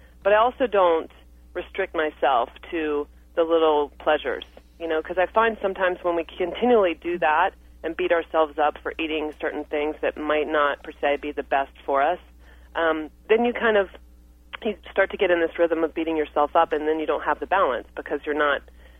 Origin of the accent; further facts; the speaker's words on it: Virginia, United States; I'm from Virginia originally